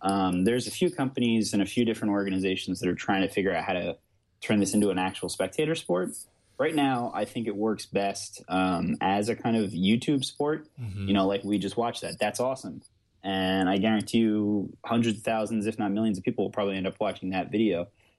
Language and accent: English; London, United Kingdom; I grew up in London, so I know the area pretty well.